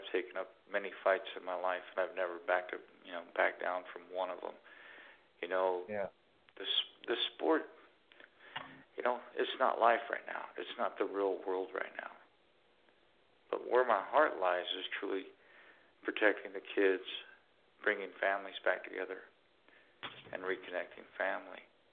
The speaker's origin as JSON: {"language": "English", "region": "Midwest", "country": "United States", "said": "I'm from the Midwest, and you're going to fight a long fight in Kentucky because of the good old boy mentality. I've lived it for 23 years."}